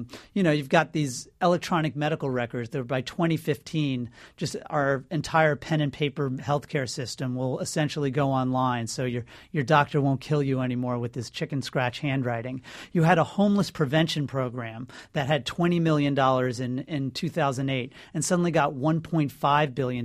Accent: Sea Cliff, New York, United States; You're in my hometown.

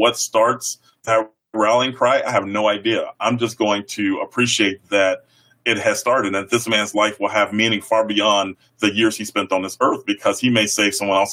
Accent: Chicago, Illinois, United States; now in Iowa, United States; And I grew up on the South Side of Chicago, where schools would even talk about the civil rights movement and slavery. Flash forward, I live in Iowa now.

